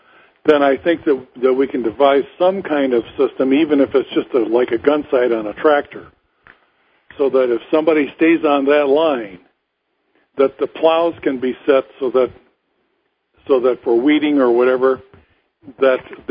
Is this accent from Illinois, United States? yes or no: yes; Normal, Illinois, United States; I'm from not far from where they are. I grew up in Normal, Illinois. They're in Moline.